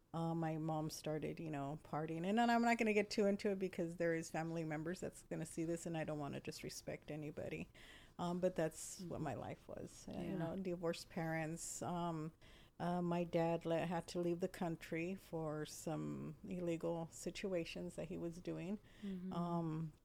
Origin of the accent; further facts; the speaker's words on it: Watsonville, California, United States; also born or lived in Santa Cruz; I was born in Santa Cruz, California, raised in Watsonville, and I have three beautiful daughters.